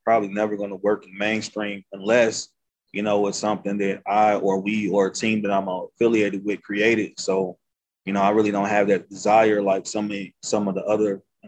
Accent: St. Louis, Missouri, United States; I'm from North St. Louis as well, right by the water tower. I grew up seeing most of my homeboys getting shot, killed, like right in front of my eyes.

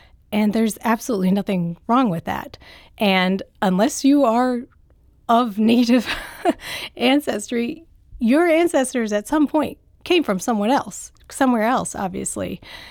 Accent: Memphis, Tennessee, United States; also born or lived in New Orleans; now in St. Louis, United States; because I was born in New Orleans. I was raised in Memphis. I've lived different places, and now I'm here in St. Louis, but my parents are Nicaraguan immigrants

